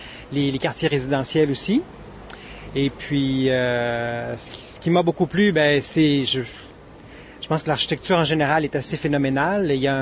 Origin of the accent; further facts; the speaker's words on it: Montreal, Quebec, Canada; je viens de Montréal, Canada.